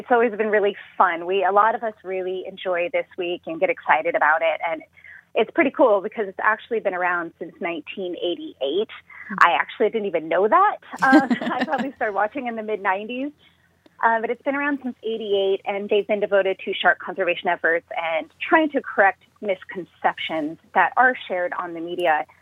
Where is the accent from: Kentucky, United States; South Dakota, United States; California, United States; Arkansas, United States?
South Dakota, United States; Okay, so I grew up in South Dakota, and so like most of you, I was interested and fascinated with sharks, but of course, I didn't understand them. I had never even been in the ocean.